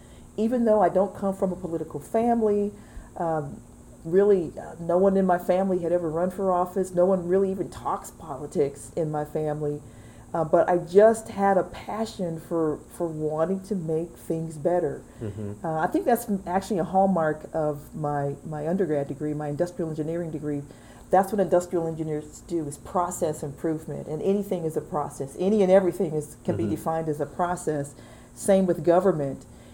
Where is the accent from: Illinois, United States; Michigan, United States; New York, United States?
Michigan, United States; Detroit; I typically will talk about my life growing up in Detroit